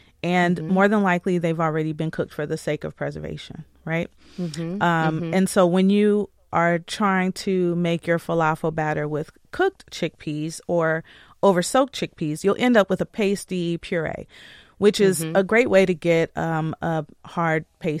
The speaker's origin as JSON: {"language": "English", "region": "Michigan", "country": "United States", "tie": "born or raised there"}